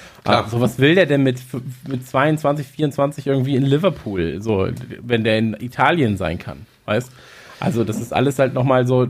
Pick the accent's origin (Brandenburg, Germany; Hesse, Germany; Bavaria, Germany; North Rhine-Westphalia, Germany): North Rhine-Westphalia, Germany; Ich meine, wir kommen ja aus Nordrhein-Westfalen